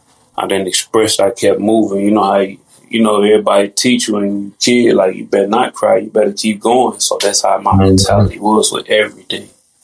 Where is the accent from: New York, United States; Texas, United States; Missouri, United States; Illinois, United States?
Missouri, United States; St. Louis; And, I'm from St. Louis, so ain't nobody really elevating nobody out here.